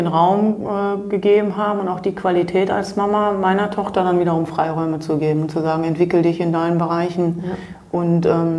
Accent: Germany; ich bin Deutsche

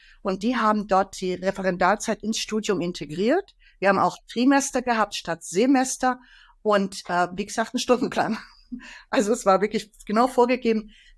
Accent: Bavaria, Germany; Ich lebe jetzt seit 10 Jahren am Chiemsee, bin ein oberbayerisches Kind, wenn man so will. Und bin jetzt hier, liebe einfach meine Heimat hier und habe hier gelebt, also sprich in Oberbayern und im Ausland.

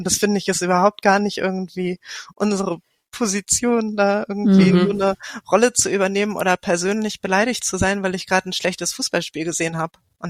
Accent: Lüneburg, Lower Saxony, Germany; ich komme aus Lüneburg, kleine Stadt in Niedersachsen.

